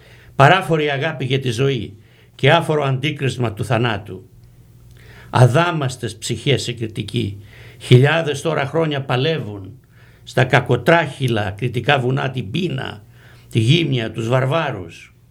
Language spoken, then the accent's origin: Greek; Crete, Greece; Ακόμα στο χωριό μου. Στο χωριό μου που είναι απάνω στον Ψιλορίτη, εξετέλεσαν 28 άντρες.